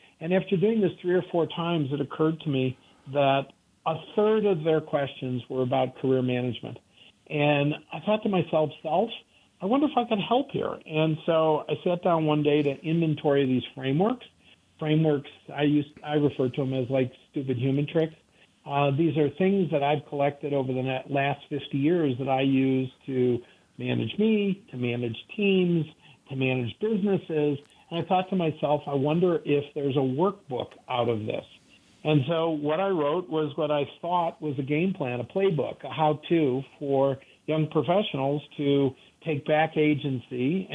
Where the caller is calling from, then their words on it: Aspen, Colorado, United States; Aspen, Colorado.